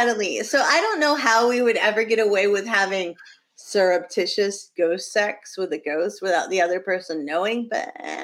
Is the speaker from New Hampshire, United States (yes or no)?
yes; New Hampshire, United States; And I am uptight because I'm from New Hampshire.